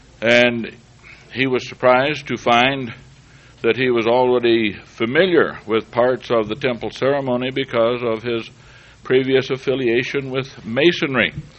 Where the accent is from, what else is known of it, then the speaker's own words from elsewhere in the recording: Monroe, Utah, United States; When I was a boy growing up in Monroe in southern Utah